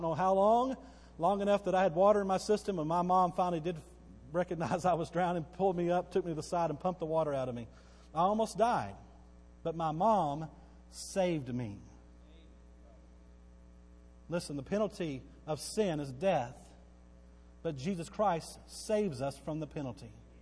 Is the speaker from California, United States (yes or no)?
no; Bowie, Texas, United States; I grew up in Bowie, Texas, all right? We were the Bowie Jackrabbits.